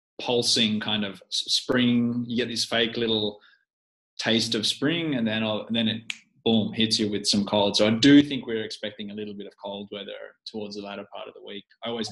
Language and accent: English; Australia; now in Finland; I'm actually an Aussie. You probably detect that from my accent.